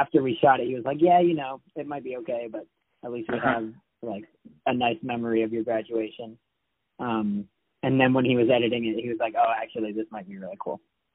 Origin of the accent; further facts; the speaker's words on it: Vermont, United States; we're from Vermont, and he was living in Vermont for, a while after high school and just making music videos for everybody up here